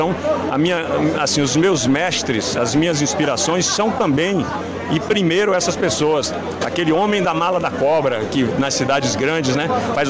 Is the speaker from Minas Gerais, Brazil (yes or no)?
no; Itabuna, Bahia, Brazil; é um canto que desde criança eu via nas feiras livres, lá na Mangabinha, em Itabuna. Eu nasci no Alto da Lua, que é um ponto alto do bairro da Mangabinha.